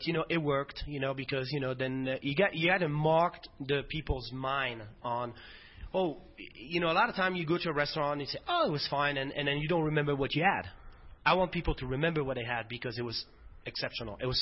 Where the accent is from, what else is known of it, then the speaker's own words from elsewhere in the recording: Grand Est, France; I'm from Vosges, actually.